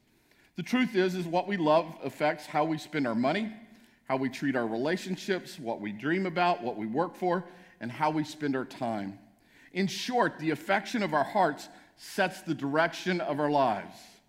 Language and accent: English; El Paso, Texas, United States; Growing up in El Paso, we would have called that a mutt